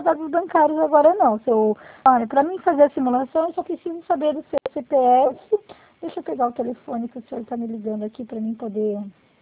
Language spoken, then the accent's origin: Portuguese; Curitiba, Paraná, Brazil; Nós somos aqui de Curitiba.